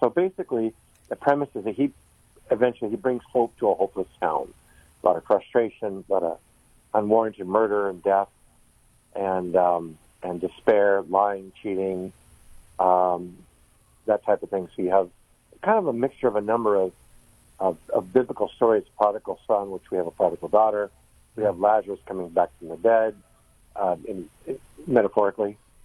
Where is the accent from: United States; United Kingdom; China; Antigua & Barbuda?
United States; Los Angeles, California; moved away as an adult; now in Tarpon Springs, United States; I'm originally from Los Angeles. And I moved out to Tarpon Springs, Florida, 16 years ago to kind of retire.